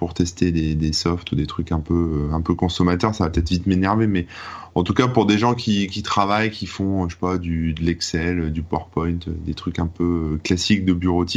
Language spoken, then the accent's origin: French; France; t'es obligé toujours en tant que français de prendre des accents pas possibles